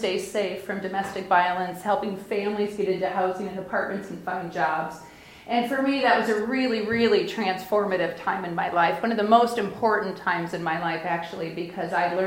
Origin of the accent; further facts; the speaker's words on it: St. Paul, Minnesota, United States; I was born and raised in St. Paul. We lived right by the railroad tracks.